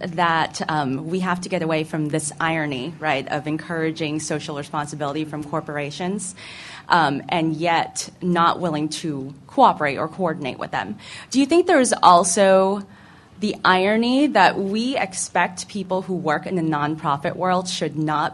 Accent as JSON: {"language": "English", "town": "Philadelphia", "region": "Pennsylvania", "country": "United States", "said": "I'm from Philadelphia originally, somewhat originally."}